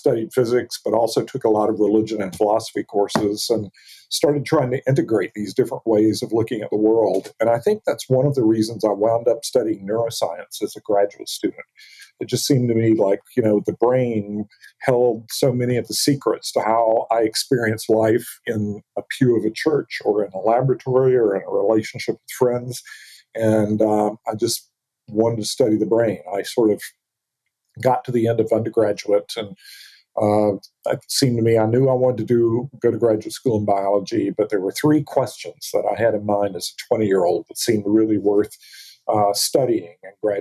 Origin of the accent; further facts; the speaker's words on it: Florida, United States; I grew up in North Florida. I'm actually a fifth-generation Floridian. North Florida is the South, culturally and politically, whereas South Florida is the North.